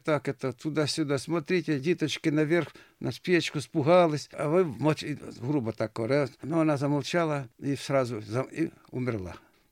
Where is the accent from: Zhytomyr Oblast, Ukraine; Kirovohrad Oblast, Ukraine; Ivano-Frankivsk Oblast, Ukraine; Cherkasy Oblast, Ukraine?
Cherkasy Oblast, Ukraine; Horodyshche; Родился я на Украине, Киевской области, Жашковском районе, селе Городище.